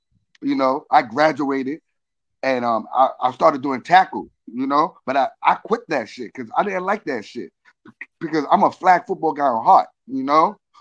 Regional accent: New York City, New York, United States; In Dykeman. That's Dykeman. Upper Manhattan. That's New York City, Upper Manhattan, you know?

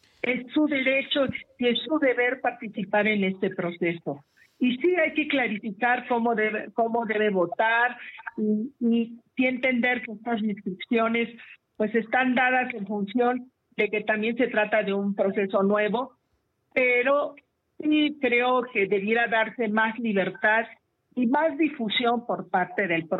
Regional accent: Mexico; cada uno de nosotros como mexicanos y mexicanas

